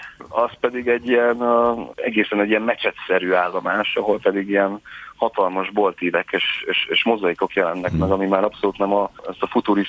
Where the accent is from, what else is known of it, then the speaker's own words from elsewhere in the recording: Hungary; amikor mondtam, hogy Magyarországról jöttem